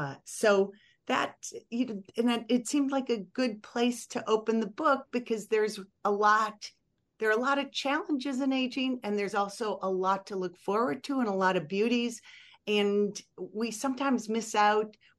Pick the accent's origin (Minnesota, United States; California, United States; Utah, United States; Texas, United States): Minnesota, United States; Yeah, I grew up in Minnesota, but we had a cabin in northern Wisconsin